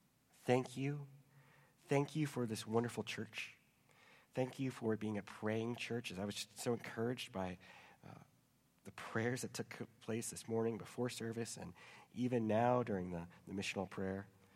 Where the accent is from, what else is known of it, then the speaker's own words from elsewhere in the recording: New Orleans, Louisiana, United States; we tend to think of saints as either the Navy SEALs of Christianity or the football team from my hometown of New Orleans.